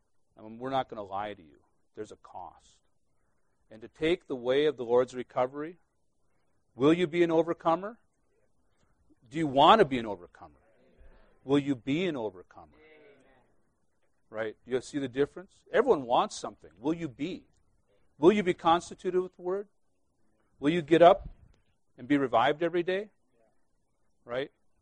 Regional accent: Midwest, United States; I'm a Midwesterner.

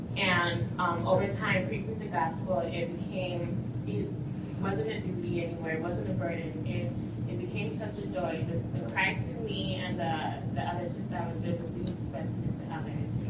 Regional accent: Bloomington, Illinois, United States; I'm from Bloomington. I just graduated from Illinois State University.

